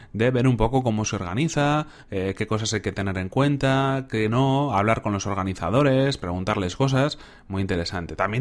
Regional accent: Bilbao, Basque Country, Spain; now in Santurce, Spain; Yo soy de Bilbao, vivo en Santurce

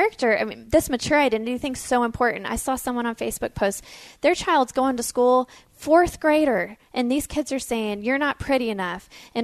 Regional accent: Houston, Texas, United States; I say naked because I'm from Houston

